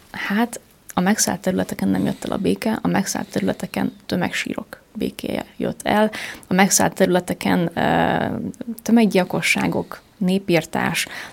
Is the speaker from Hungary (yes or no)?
yes; Hungary; ami ugye magyarként külön szomorú